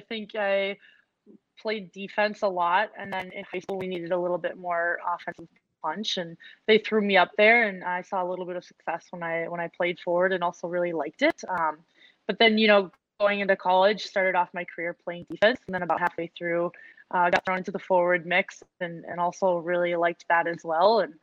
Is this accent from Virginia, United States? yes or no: no; Minnesota, United States; I think I was super fortunate of the fact that I grew up here in Minnesota